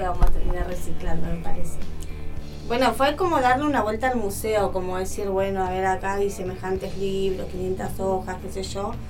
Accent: Villa Fiorito, Buenos Aires Province, Argentina; le faltamos nosotras, somos todas de Fiorito.

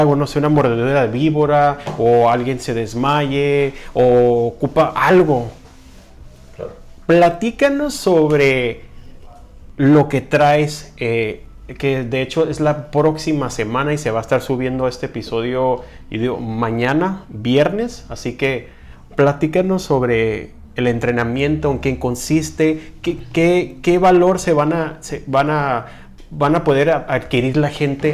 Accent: Mexico; Pero como mexicano es como que ay, vámonos como sea

